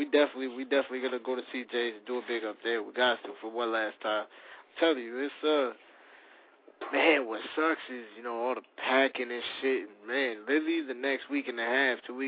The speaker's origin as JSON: {"language": "English", "town": "Brooklyn", "region": "New York", "country": "United States", "said": "I'm from Brooklyn, son. Word up, son. I'm from the boroughs, son."}